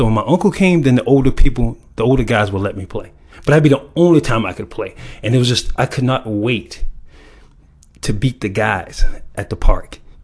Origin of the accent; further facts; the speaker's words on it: Hampton, South Carolina, United States; born there; I was born in Hampton, South Carolina in August 1969.